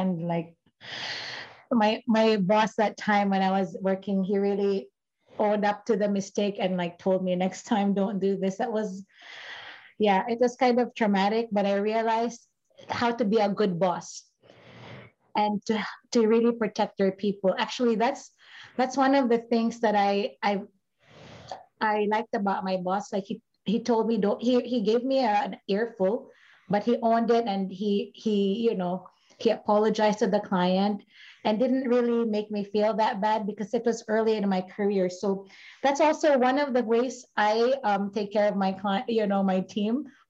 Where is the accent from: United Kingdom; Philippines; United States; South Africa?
Philippines; I'm from the Philippines and I'm a beach, you know, I'm an island chick.